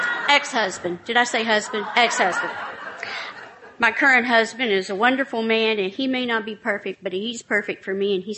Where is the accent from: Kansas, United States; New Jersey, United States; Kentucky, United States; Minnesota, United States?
Kentucky, United States; Louisville; I'm from Louisville, Kentucky.